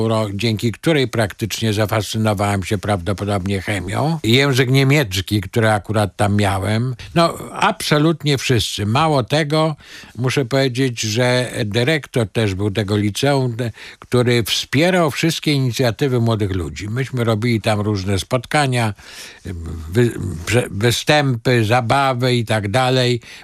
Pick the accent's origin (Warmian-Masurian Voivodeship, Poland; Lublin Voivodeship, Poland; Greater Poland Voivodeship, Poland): Warmian-Masurian Voivodeship, Poland; Elbląg; also born or lived in Nowy Sącz; ja się urodziłem w 1946 roku. W 1949 roku rodzice przenieśli się z Nowego Sącza do Elbląga i praktycznie całe dzieciństwo spędziłem w Elblągu, łącznie z egzaminem maturalnym, który zdałem w drugim liceum ogólnokształcącym imienia Kazimierza Jagiellończyka w Elblągu.